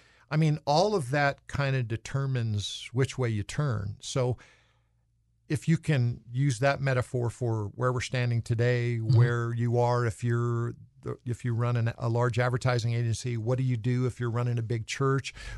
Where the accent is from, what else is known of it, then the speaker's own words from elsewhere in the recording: United States; So I'm an American. You're an American.